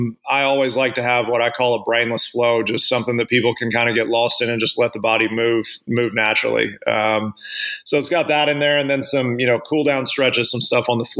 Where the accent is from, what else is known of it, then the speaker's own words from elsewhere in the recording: Arkansas, United States; So my wife and I are from Arkansas originally. I grew up in Arkansas and we moved out here in 2003